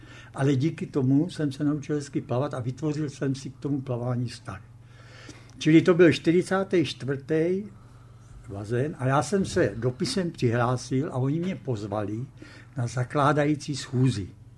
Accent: Brno, South Moravian Region, Czechia; že jsem byl Brňák

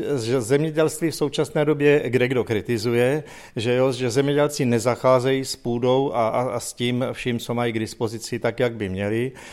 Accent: Vysočina Region, Czechia; u nás na Třebicku to začínalo velice pozdě

